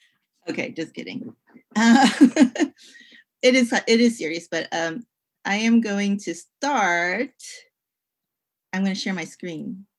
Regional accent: United States; born there; So I'm a Filipina American. I'm my first generation born Filipino American. My sisters and my brother and my parents are all from the Philippines.

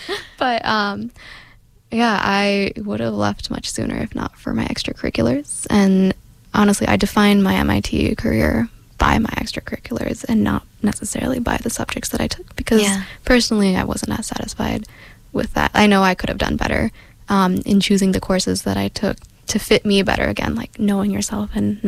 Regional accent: Indiana, United States; I'm from the Midwest, land of corn, Indiana.

